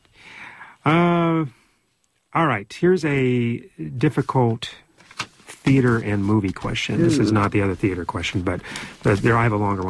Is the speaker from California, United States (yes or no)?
yes; California, United States; accent: Californian; I say it in my California accent in English.